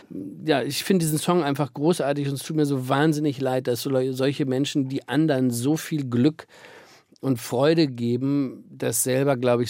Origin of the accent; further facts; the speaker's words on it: Hannover, Lower Saxony, Germany; Hannover ist meine Heimat, da leben meine Eltern, da leben meine Schwiegereltern.